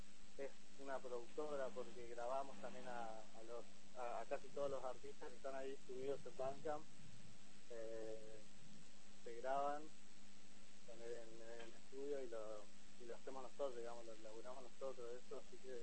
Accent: Trelew, Chubut, Argentina; Yo soy de Trelew y algunos de los chicos también, viste, allá de Chubut

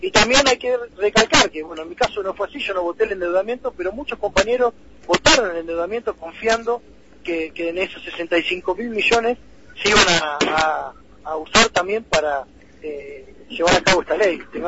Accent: Mar del Plata, Buenos Aires Province, Argentina; Yo soy de Mar del Plata

